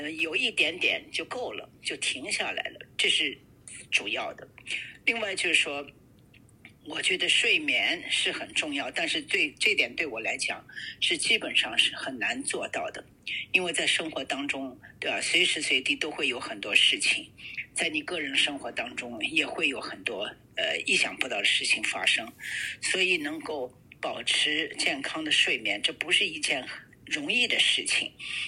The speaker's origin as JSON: {"language": "Chinese", "region": "Shanghai", "country": "China", "tie": "born or raised there", "said": "因为这是我们从小这个环境在上海长大的"}